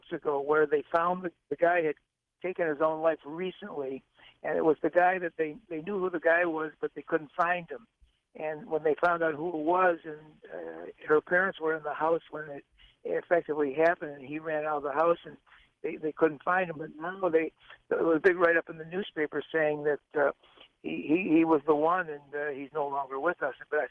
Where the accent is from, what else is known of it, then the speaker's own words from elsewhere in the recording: Michigan, United States; I'm from Michigan originally